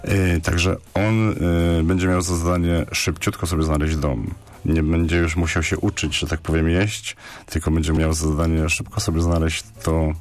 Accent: Poznań, Greater Poland Voivodeship, Poland; jako poznaniacy czy ludzie mieszkający przy rzece

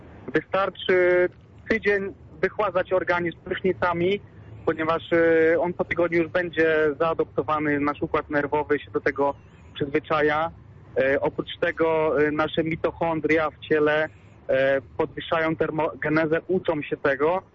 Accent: Świnoujście, West Pomeranian Voivodeship, Poland; Ja pochodzę z Świnoujścia

